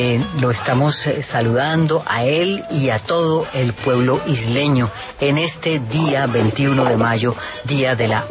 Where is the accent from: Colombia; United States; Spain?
Colombia; somos todos colombianos.